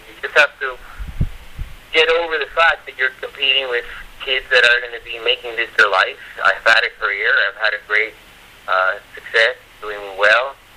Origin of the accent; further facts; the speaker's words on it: San Juan, Puerto Rico; now in Scarsdale, United States; From San Juan. I was born in San Juan, Puerto Rico.